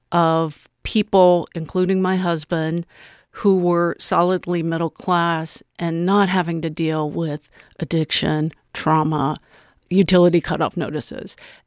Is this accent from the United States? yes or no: yes; Urbana, United States; the great thing about growing up in Urbana then, when it had a solid middle class, was I would deliver in my neighborhood to all kinds of people